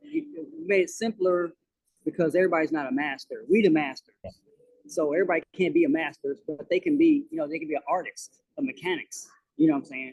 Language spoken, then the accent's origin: English; Los Angeles, California, United States; Los Angeles, born and raised.